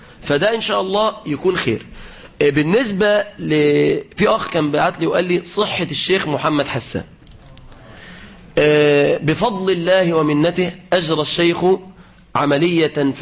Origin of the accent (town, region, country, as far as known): Mansoura, Dakahlia, Egypt